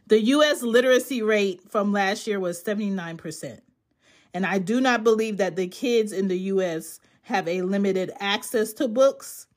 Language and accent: English; United States; first language English; if I take myself out of the United States, where I was born and raised, and my first language is English